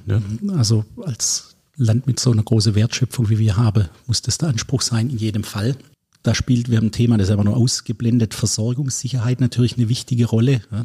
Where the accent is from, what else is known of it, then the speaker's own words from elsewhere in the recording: Baden-Württemberg, Germany; accent: Swabian; wie du weißt und wie man mir anhört, bin ich Schwabe.